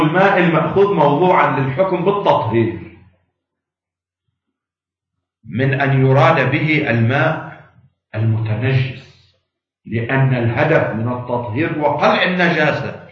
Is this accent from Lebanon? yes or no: yes; Lebanon; كهذه الأحجار في مثل بلدنا لبنان مثلا